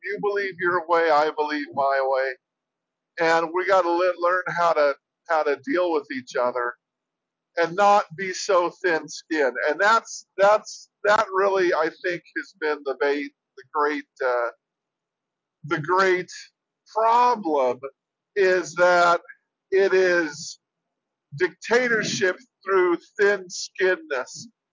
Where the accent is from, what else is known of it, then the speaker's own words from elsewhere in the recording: California, United States; now in New Mexico, United States; because when I came from California, that was one of the things that really made me excited about New Mexico